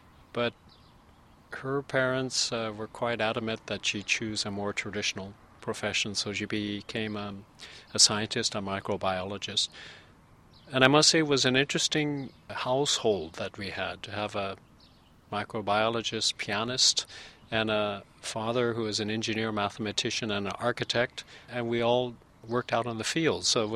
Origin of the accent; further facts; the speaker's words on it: Morro Bay, California, United States; And that's why before I was 1 year old, I grew up here in Morro Bay.